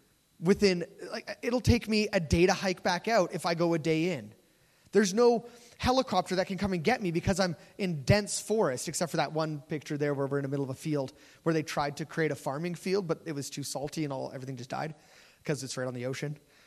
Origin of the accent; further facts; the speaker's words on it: British Columbia, Canada; So when I was younger, I grew up on Vancouver Island